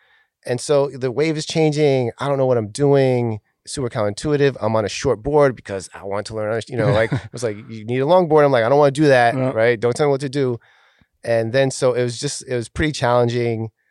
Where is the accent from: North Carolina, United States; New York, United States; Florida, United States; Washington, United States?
New York, United States; I'm from the Lower East Side of New York. And that's like a pretty big part of who I am. So I grew up there.